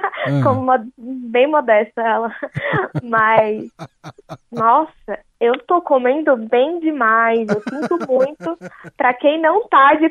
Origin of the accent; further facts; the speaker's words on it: Salvador, Bahia, Brazil; now in São Paulo, Brazil; eu estou há um ano morando em São Paulo, e eu sou de Salvador